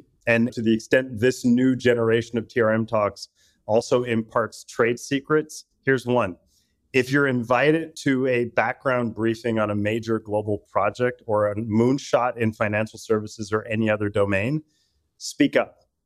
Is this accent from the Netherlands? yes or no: no; Puerto Rico; I'm from Puerto Rico. I was born and raised in Puerto Rico. Grew up poor in the poorest part of the United States, the island of Puerto Rico.